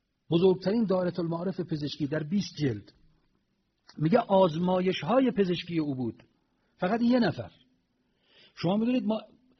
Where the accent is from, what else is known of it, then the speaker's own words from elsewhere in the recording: Iran; خاک بر سر من که ایرانیم، چرا من ایرانی به دنیا آمدم، چرا من مسلمانم.